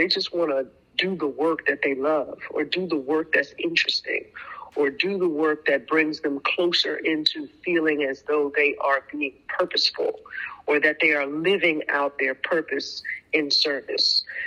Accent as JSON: {"language": "English", "region": "New York", "country": "United States", "said": "I mean, and see, I come from New York."}